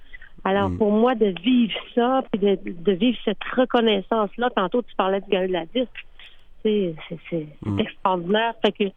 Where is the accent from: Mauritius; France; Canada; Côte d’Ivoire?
Canada; Dolbeau-Mistassini, Quebec; je suis née, j'ai grandi à Dolbeau-Mistassini dans la même rue que Mario, ses parents.